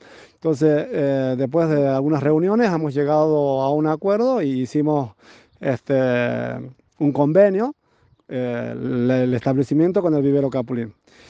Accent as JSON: {"language": "Spanish", "region": "Mendoza", "country": "Argentina", "said": "Yo que vengo de la provincia de Mendoza, existe la carrera de paisajismo."}